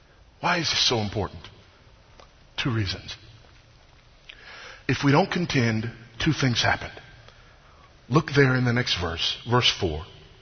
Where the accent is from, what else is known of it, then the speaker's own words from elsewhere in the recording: Houston, Texas, United States; I turn your attention to my hometown. Houston, Texas